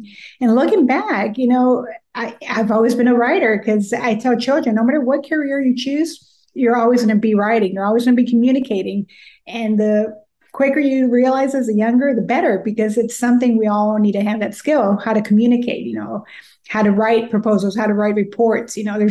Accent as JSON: {"language": "English", "town": "San Antonio", "region": "Texas", "country": "United States", "tie": "born or raised there", "also_born_or_lived": "Mexico", "first_language": "Spanish", "said": "And I was born in Mexico, but came to San Antonio as a baby. But everything in my neighborhood, in the barrio, it's all in Spanish in the South Side."}